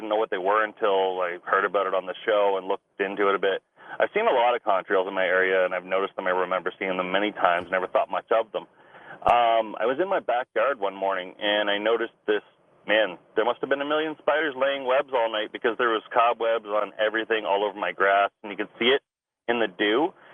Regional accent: Canada; I'm from Canada, my own government.

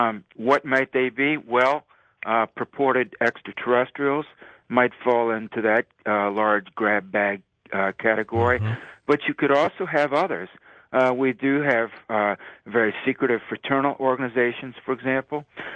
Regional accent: United States; not just in the United States, but since we're American and it's not easy to find out what's happening

